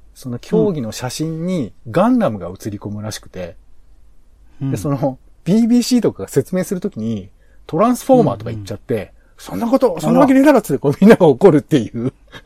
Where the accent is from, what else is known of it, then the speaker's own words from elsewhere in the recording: Hiroshima, Japan; 僕、子供の頃、広島に住んでたりしてたんで、なんかね、割とこう、そういうことがこう、なんだろうね、ちょっとした学校教育でもそういうことがこう、頭に残ってたりするんだよね。